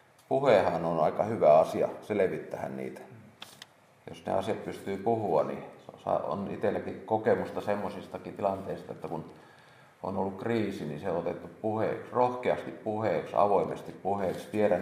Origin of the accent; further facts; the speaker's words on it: Veteli, Central Ostrobothnia, Finland; now in Kauhava, Finland; olen Vetelistä kotoisin. Reipas parikymmentä vuotta sitten muuttanut Kauhavalle.